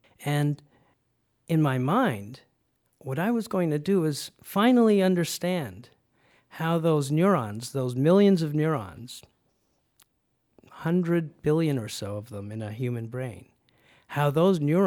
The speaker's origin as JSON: {"language": "English", "country": "Canada", "tie": "born or raised there", "also_born_or_lived": "Guyana", "said": "my mother managed to get us out of Guyana. And by the time I was 7, I was happily growing up in Canada."}